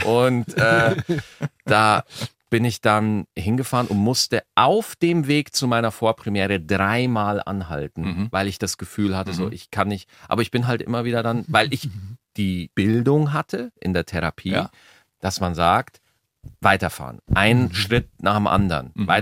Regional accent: Switzerland; ich komme aus der Schweiz.

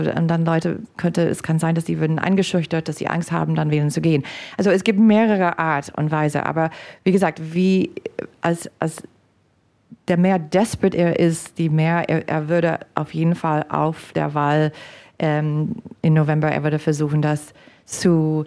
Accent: United States; German is a second language; now in Germany; als Amerikanerin im Ausland

